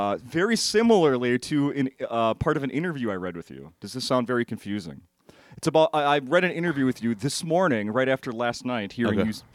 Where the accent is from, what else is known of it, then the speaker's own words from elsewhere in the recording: Minnesota, United States; Born and raised in Minnesota, and turns out I actually like it just barely over the border.